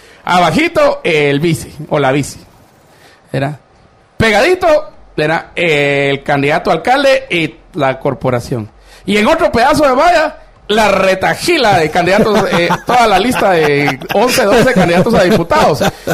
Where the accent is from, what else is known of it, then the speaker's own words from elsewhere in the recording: Chimaltenango, Guatemala; Fíjate que un payaso se tiró allá en mi pueblo, en Chimaltenango.